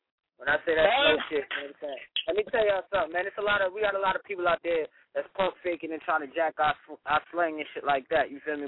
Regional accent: New York, United States; I'm from New York, so look, that ain't going too far.

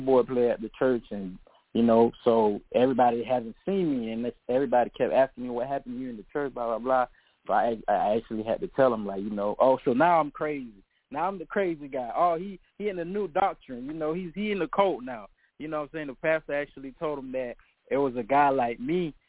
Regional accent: Haiti; She's from, like, we're from Haiti.

